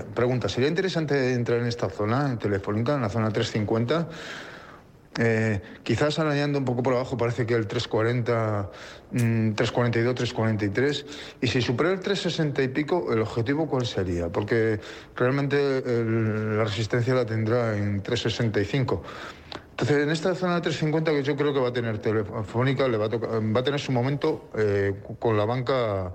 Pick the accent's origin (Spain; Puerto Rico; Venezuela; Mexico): Spain; Madrid, Community of Madrid; de Madrid.